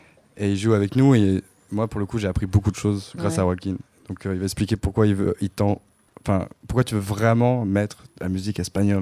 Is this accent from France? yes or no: yes; France; si on dit 70 en Belgique, même si je suis français, j'ai fait l'effort.